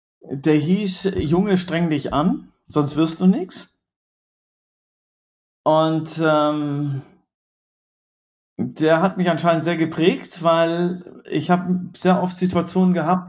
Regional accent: Colombia; Naja, ich bin ja in Kolumbien groß geworden

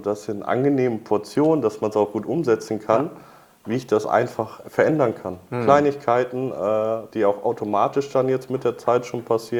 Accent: Northern Germany, Germany; Ich komme aus Norddeutschland

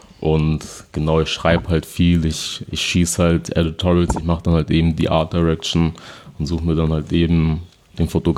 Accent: Munich, Bavaria, Germany; ich bin ein gebürtiger Münchner, wurde hier geboren

